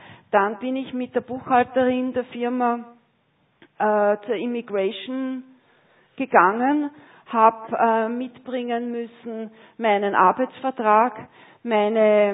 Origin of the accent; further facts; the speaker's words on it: Austria; Also ich als Österreicherin habe nicht für Schweizer arbeiten dürfen